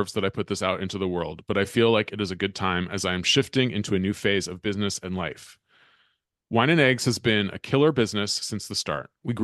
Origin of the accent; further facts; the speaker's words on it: California, United States; I grew up in the Bay Area with mission style burritos, which is what Chipotle is like based on